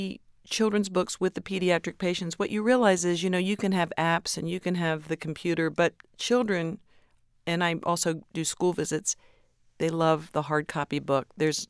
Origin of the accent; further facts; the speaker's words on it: Westfield, New Jersey, United States; now in New York City, United States; Great memories growing up in Westfield, New Jersey